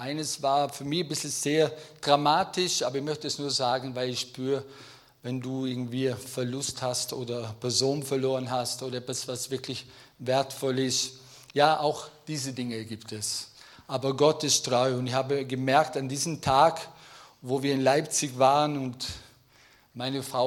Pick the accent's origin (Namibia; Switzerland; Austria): Austria; Brederis, Vorarlberg; Ich bin aufgewachsen in Brederis